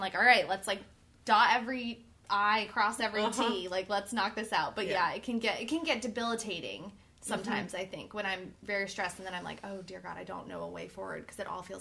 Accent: Denver, Colorado, United States; also born or lived in North Carolina; now in Delaware, United States; I'm from Denver, Colorado originally, and our spring is quick and sometimes still a little snowy

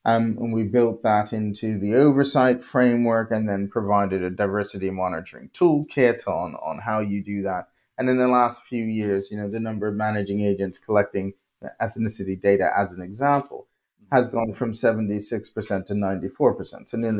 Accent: Bermuda; I'm from Bermuda, you know, it's a center of reinsurance.

